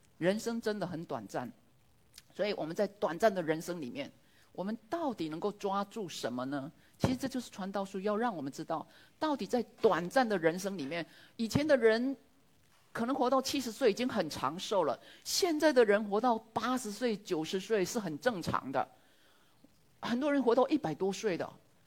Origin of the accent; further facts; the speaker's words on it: Taiwan; 那因为我是来自台湾，台湾因为在佛教的影响下